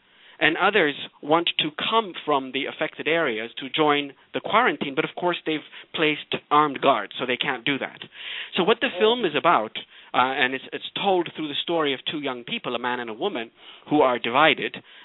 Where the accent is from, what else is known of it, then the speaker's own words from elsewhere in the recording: Ethiopia; when I was growing up in Ethiopia, it never occurred to me there were no role models.